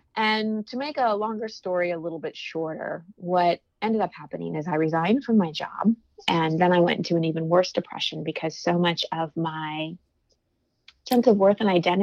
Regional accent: Texas, United States; I took a year of Texas history growing up in Texas.

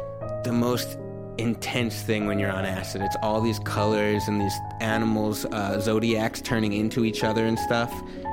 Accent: New York, United States; no, but I'm from New York, and I want to do this.

